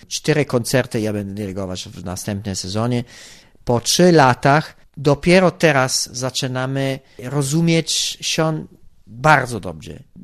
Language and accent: Polish; Italy; Polish is a second language; jestem Włochem